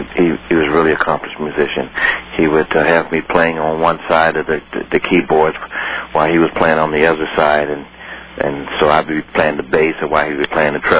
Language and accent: English; Chicago, Illinois, United States; born there; Yes, I was born in Chicago in Cook County Hospital.